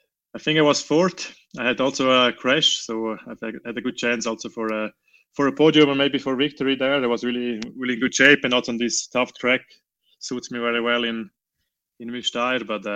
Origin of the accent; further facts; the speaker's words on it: Val Müstair, Graubünden, Switzerland; now in Davos, Switzerland; No, it was one in Valmistar, my hometown. I live now many years in Davos